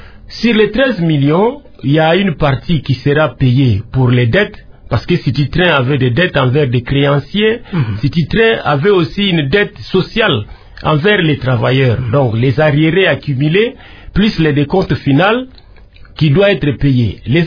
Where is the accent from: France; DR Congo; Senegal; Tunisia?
DR Congo; nous sommes des Congolais